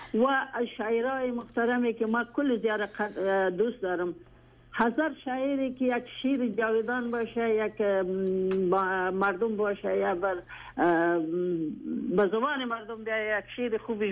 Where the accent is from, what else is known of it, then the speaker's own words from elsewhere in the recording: Kabul, Afghanistan; also born or lived in Bazarak / Nangarhar; now in Canada; اصلي زه په بازارک کې پیدا شوم. پیدایښت زه مې په بازارک خیوه او شګه چې ورته وایي زه هلته وړه پیدا شوم او ژوند مې ټول په کابل کې تیر شوی.